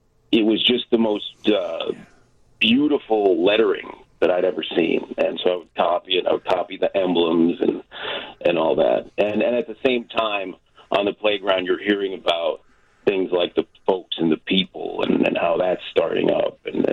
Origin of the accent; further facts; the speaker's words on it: Chicago, Illinois, United States; Yes, I grew up in the Ravenswood neighborhood, and I would see all of this. I mean, Chicago, as you know, was very different back in the 80s.